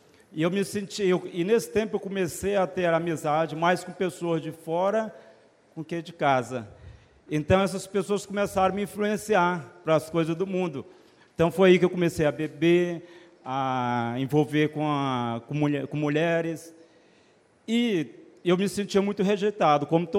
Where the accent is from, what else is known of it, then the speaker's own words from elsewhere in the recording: Silvanópolis, Tocantins, Brazil; eu sou de Silvanópolis, Tocantins.